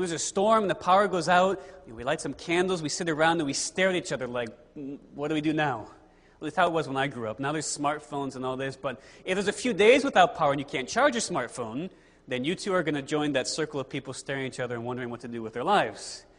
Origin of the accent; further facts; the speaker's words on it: Connecticut, United States; So I grew up in Connecticut. When you get a good snowstorm, you should expect to lose power at least for a little while.